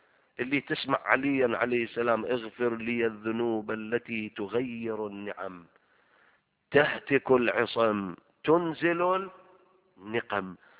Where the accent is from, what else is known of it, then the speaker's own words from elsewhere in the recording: Iraq; إحنا هناك بالفرات عندنا بكربلاء والنجف نسمع المثل شكل ثاني